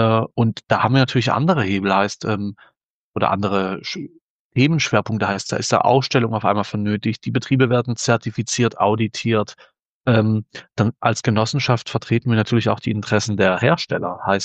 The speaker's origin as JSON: {"language": "German", "town": "Stuttgart", "region": "Baden-Württemberg", "country": "Germany", "tie": "born there", "said": "Bin frisch 32 Jahre alt geworden, gebürtiger Stuttgarter, bin aus einer Unternehmerfamilie"}